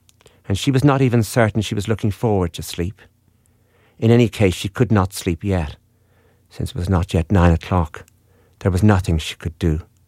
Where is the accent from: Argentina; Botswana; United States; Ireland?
Ireland; Wexford, Leinster; And we're from Wexford.